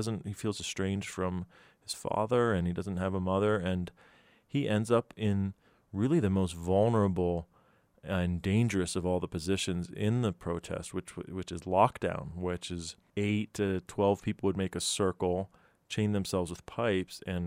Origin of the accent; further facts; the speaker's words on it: State College, Pennsylvania, United States; I remember growing up in State College and my mom and dad arguing about whether it was proper to eat with your hands